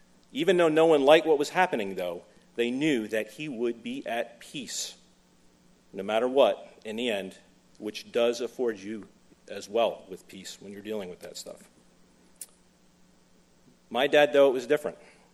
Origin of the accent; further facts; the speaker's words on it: Blue Point, New York, United States; Both ended up moving later in their lives to a small town on the South Shore called Blue Point, my hometown.